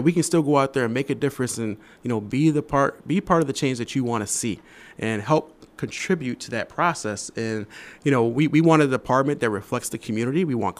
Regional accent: Rochester, New York, United States; It was basically, you know, like I said, growing up in Rochester, seeing the police every day with regard to in a positive light.

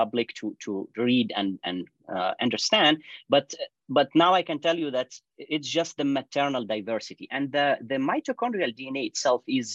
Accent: France; moved away as an adult; also born or lived in Syria; now in Canada; And I grew up in France. I was born in Syria. I grew up in France. I did my PhD in France at the University of Pierre et Marie Curie. And I worked in the CNRS lab in Paris.

